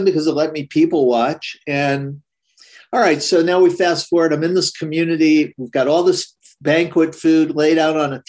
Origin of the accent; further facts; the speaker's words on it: Cincinnati, Ohio, United States; So when I was, I think 15 or 16 years old, growing up in Cincinnati, Ohio